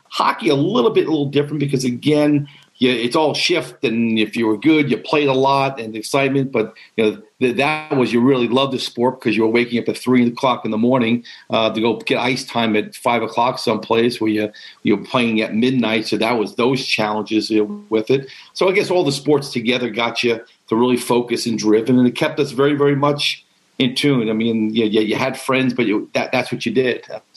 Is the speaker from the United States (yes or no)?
yes; New York, United States; Back where I grew up on Long Island, the New York Rangers, that was their home ice.